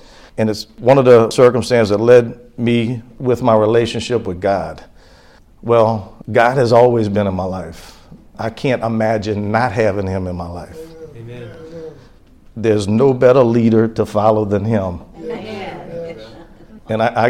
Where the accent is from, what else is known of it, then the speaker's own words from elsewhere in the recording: New Orleans, Louisiana, United States; And grew up in New Orleans. You hear people talk about the Ninth Ward. I was born in the Ninth Ward. I'm an implant here